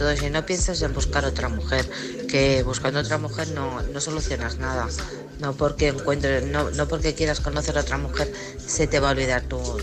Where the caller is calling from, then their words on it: Alcorcón, Community of Madrid, Spain; Alcorcón, Madrid, ¿vale?